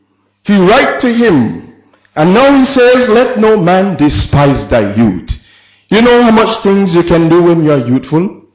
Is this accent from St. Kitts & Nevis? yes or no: yes; St. Kitts & Nevis; You know, I come from St. Kitts, and as a young lad, I say it before I got married, you know, every day we had a meeting.